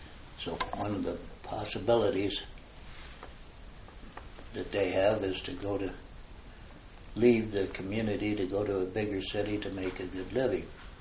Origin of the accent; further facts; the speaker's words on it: Denver, Colorado, United States; also born or lived in Salida, United States; I was born in Salida, and we stayed there until the smelter was closed down for about 3 years, then moved to Denver.